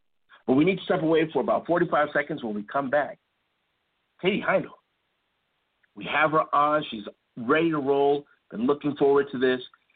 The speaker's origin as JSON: {"language": "English", "town": "Chicago", "region": "Illinois", "country": "United States", "said": "Basically, I'm from Chicago, and I remember when they used to say the weather will be, it'll be 2 degrees, but the wind chill will be minus 12."}